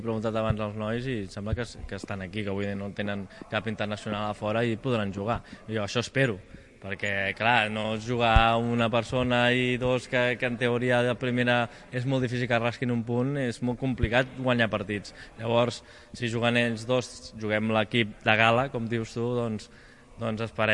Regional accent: Terrassa, Catalonia, Spain; Jo sóc de Terrassa i ja els coneixia a tots els que juguen.

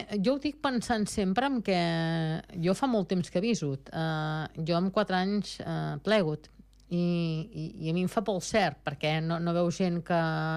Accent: Girona, Catalonia, Spain; que no sóc d'aquí jo, sóc de Girona, però bueno, em sembla que em consideres que el super escalenca, perquè hi porto ja 33 anys.

